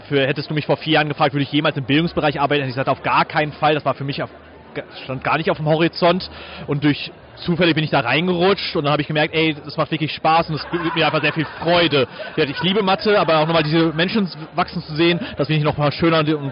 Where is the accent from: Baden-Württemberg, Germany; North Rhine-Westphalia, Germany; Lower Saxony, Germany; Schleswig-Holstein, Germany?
North Rhine-Westphalia, Germany; Iserlohn; born there; bin in Iserlohn geboren, arbeite jetzt in Bochum, habe meinen Teach-First-Einsatz in Hagen gemacht, im östlichen Ruhrgebiet.